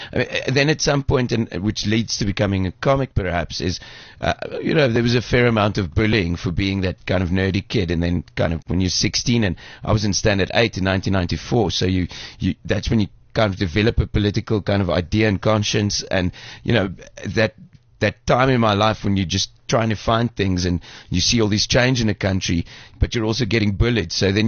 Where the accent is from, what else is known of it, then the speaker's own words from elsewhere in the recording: Roodepoort, Gauteng, South Africa; I grew up in Redepoort